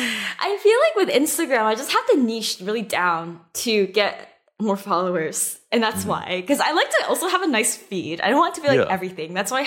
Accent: San Francisco, California, United States; So I am from San Francisco. I've been in LA for a week now

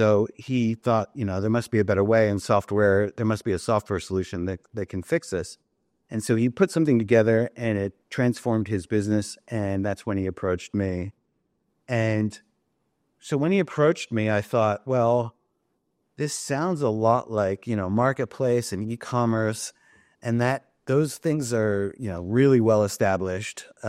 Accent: Philadelphia, Pennsylvania, United States; also born or lived in San Francisco, United States; Yeah, that's right. And I grew up on the East Coast as well.

